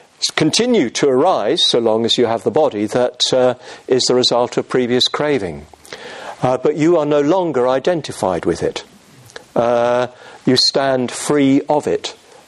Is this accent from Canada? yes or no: no; England, United Kingdom; going to an English public school, which, as every Englishman knows, is a private school, completely incomprehensible to foreigners.